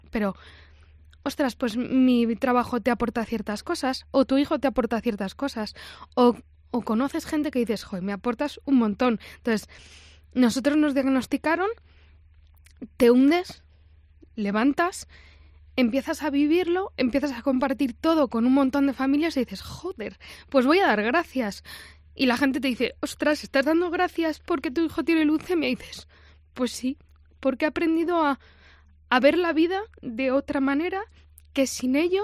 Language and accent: Spanish; Madrid, Community of Madrid, Spain; es que somos de Madrid, o sea, tengo una casa en Valladolid